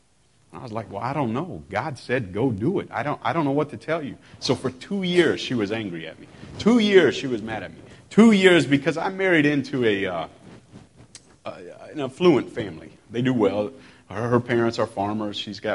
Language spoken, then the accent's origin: English; Iowa, United States; I'm from Central Iowa originally, and so I remember, you know, my dad was a hog farmer.